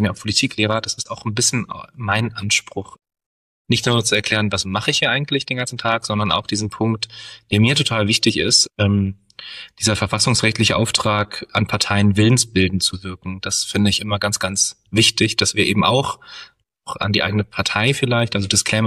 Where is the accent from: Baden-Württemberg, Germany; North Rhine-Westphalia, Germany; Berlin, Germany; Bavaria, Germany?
Berlin, Germany; Ich komme aus Berlin-Neukölln. Hier bin ich geboren, aufgewachsen. Ich habe noch nie woanders gewohnt. Ich sage immer, ich bin nicht so weit gekommen.